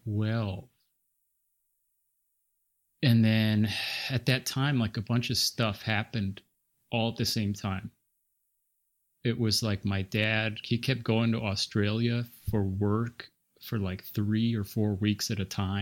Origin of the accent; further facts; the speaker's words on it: Scotland, United Kingdom; born there; well, I was born in Scotland, but it's just my dad happened to be living there.